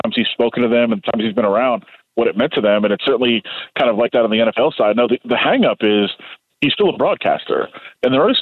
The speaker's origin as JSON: {"language": "English", "region": "Michigan", "country": "United States", "tie": "born there", "said": "Yeah, real quick before I go, I was born in Michigan. My dad was a frustrated Lions fan."}